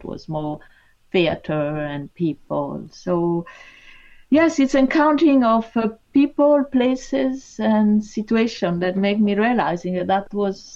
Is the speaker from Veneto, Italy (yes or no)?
no; Rome, Lazio, Italy; And I grew up in Rome, so beautiful city, a lot of life, a lot of stones, a lot of wonderful building.